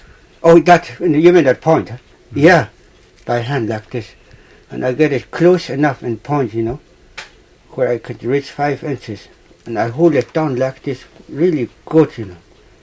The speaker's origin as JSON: {"language": "English", "town": "Allakaket", "region": "Alaska", "country": "United States", "said": "Alakakit, right here."}